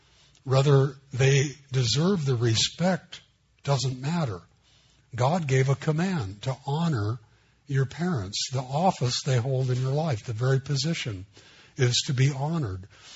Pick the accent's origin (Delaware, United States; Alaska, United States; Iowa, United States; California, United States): California, United States; Los Angeles; Where I grew up in East L.A., I learned real quick that you owed the policeman fear.